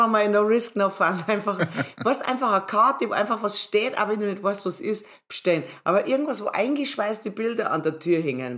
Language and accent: German; Bavaria, Germany; accent: Bavarian; Ich zum Beispiel, ich spreche ja nur Bayerisch.